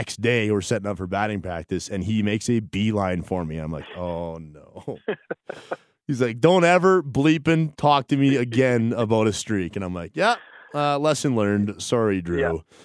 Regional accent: Calgary, Alberta, Canada; for me growing up in Northern Calgary, all my buddies are up north

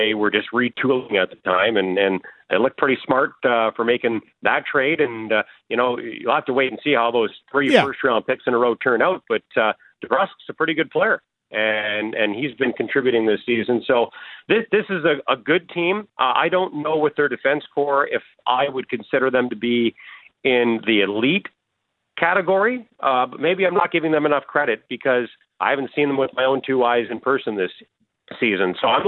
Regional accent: Ontario, Canada; growing up in Southern Ontario as a Blue Jays fan

